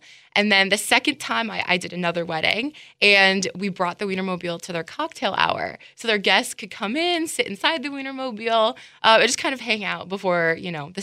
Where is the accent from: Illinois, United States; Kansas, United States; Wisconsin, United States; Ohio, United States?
Wisconsin, United States; I am from Wisconsin, a very small town near Eau Claire, Wisconsin.